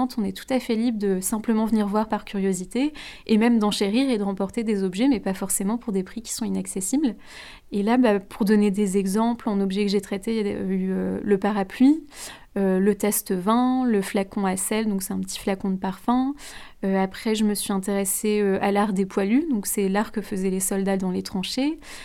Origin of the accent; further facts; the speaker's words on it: Lambersart, Hauts-de-France, France; j'avais très très envie de pouvoir exercer dans ma région d'origine. Donc je suis lambersartoise, donc voilà, j'ai toujours grandi aux alentours de Lille et dans le Nord.